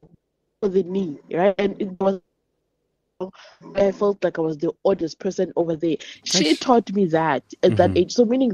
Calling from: Thailand; I'm fine. I'm calling from Thailand. It's past midnight.

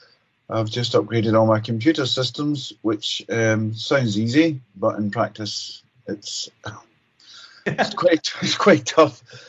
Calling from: Glasgow, Scotland, United Kingdom; I'm coming from Pat and I's own studio in Glasgow, in Scotland, in the UK.

